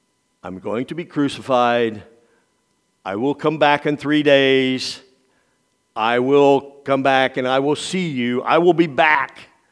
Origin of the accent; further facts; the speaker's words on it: Otterburn, Indiana, United States; We were raised in the Evangelical United Brethren Church in Otterburn, Indiana.